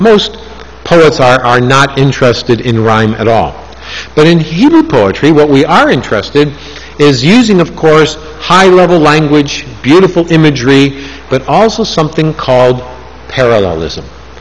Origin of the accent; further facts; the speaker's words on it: Canada; now in United States; I come from Canada, and so we always learn French as a second language.